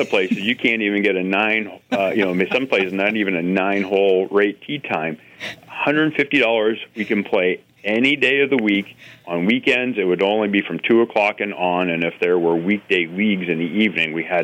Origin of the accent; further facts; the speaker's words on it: Ohio, United States; I grew up in Northeast Ohio.